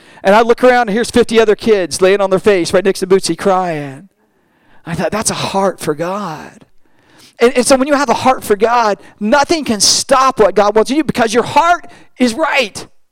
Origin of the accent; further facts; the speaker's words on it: Derby Acres, California, United States; When I was a kid growing up in Derby Acres